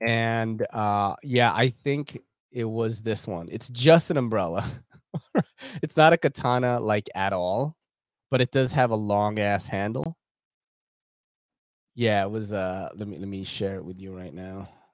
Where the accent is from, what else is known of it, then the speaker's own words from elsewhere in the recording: Philippines; It's a good thing I'm not Japanese. I'm Filipino, you know?